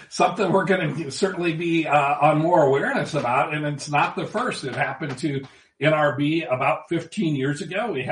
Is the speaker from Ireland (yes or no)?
no; Mount Juliet, Tennessee, United States; it was used here in my hometown of Mount Juliet, Tennessee